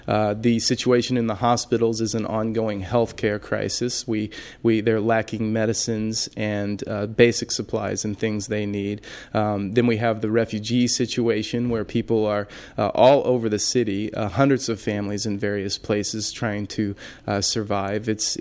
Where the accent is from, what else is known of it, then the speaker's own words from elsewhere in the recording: United States; not advertising the fact that I am an American